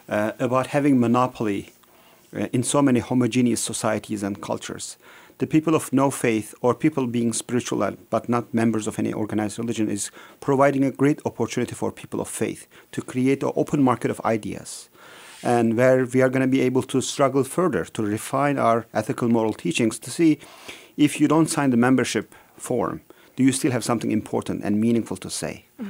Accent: Turkey; I grew up in Turkey in a very secular environment

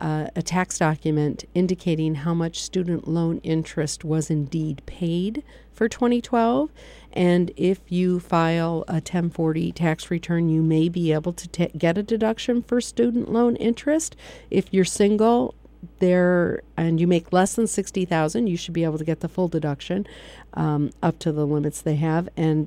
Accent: Michigan, United States; you know, it's funny, I came here from Michigan.

